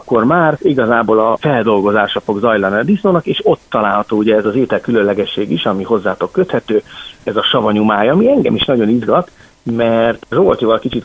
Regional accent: Budapest, Hungary; born there; Igen, Pesten születtem, de igazából nagy kötődésem az Alföldhöz van.

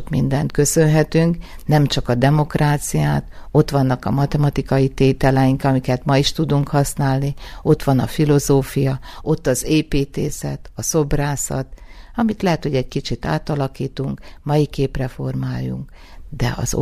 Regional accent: Vojvodina, Serbia; Például én Vajdaságból jöttem

